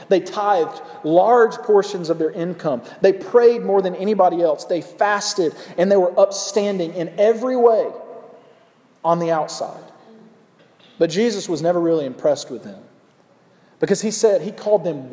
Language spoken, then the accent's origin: English; the South, United States; Okay, I'm from the South, if you can't tell.